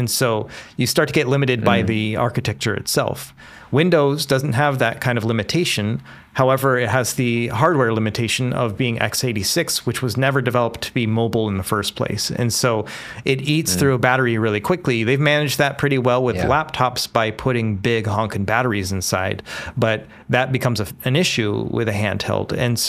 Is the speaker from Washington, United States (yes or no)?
yes; Seattle, Washington, United States; so I'm originally from the Seattle area, right? And I grew up, in Seattle area